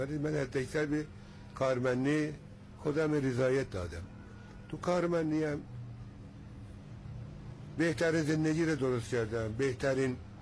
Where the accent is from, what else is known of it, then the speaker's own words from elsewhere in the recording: Zanjan, Zanjan Province, Iran; من در محله دروازه‌رشت زنجان قدیمی است، اونجا بزرگ شده هستیم.